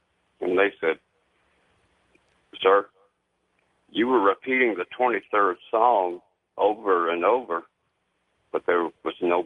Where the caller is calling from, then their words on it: Atlanta, Georgia, United States; I'm calling from Atlanta.